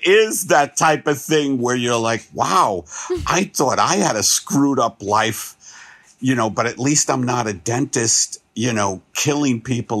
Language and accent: English; New York, United States; Like I'm from New York, so I love the Rangers in hockey.